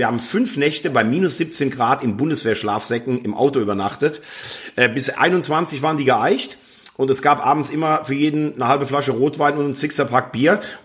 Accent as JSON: {"language": "German", "town": "Bell", "region": "Rhineland-Palatinate", "country": "Germany", "tie": "born or raised there", "said": "mein Heimatort Bell in der Eifel bei Mayen, dort bin ich geboren"}